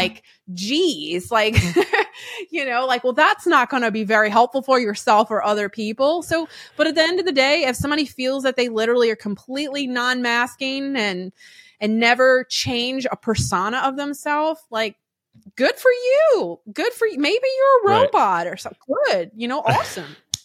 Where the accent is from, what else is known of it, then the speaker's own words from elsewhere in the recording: Louisiana, United States; I hate that Southern ass term. I'm from Louisiana.